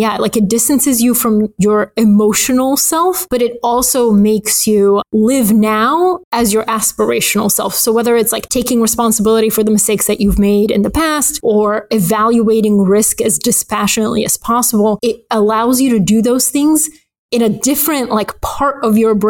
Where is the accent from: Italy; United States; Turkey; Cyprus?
United States; Atlanta, Georgia; I grew up in Atlanta. CNN is based in Atlanta.